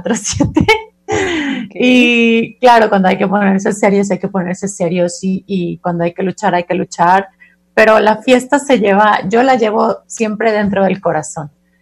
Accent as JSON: {"language": "Spanish", "country": "Mexico", "said": "mientras nos dé pena como sociedad mexicana hablar de sexualidad"}